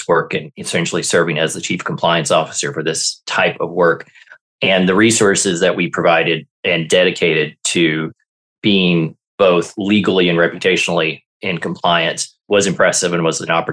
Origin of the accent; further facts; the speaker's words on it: Arkansas, United States; moved away as an adult; also born or lived in Washington, D.C.; So I grew up in Arkansas and moved to Washington, D.C. for college and stayed there after college to go to law school and did a master's degree there as well, and was in D.C. for almost 30 years before I moved out to California a few years ago.